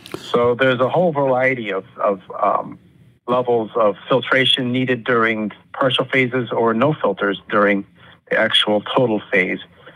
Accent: Charleston, Illinois, United States; Well, I'm from Charleston, Illinois. I have friends and family there

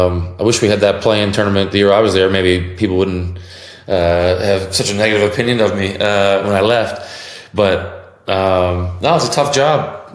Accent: Canada

